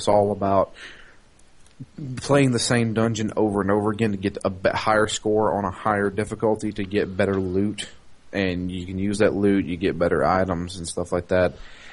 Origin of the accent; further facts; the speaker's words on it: United States; You see, I'm an American, and you boot me from your lobbies and ban me